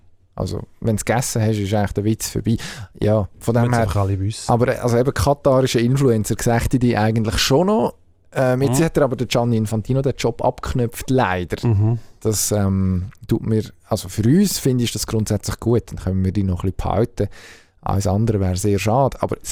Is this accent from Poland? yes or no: no; Switzerland; Das finde ich als Schweizer Steuerzahler grundsätzlich gut.